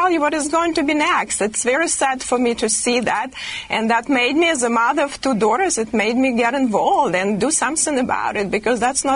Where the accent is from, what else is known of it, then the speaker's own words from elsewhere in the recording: Ukraine; English is a second language; now in United States; I grew up in socialistic country. It actually was, Socialistic Republic of Ukraine. I was saying, in my 42 years, I grew up in socialism.